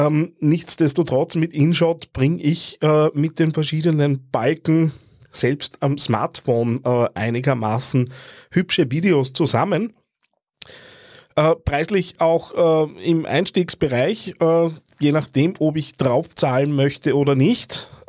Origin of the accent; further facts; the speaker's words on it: Austria; wenn ich als Österreicher da rein quatsche.